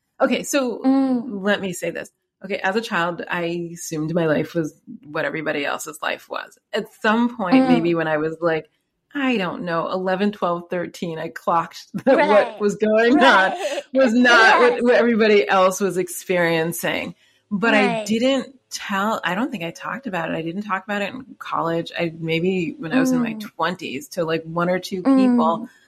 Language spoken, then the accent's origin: English; New York City, New York, United States; I went there after graduate school. I'm from New York City and then I live here, but that was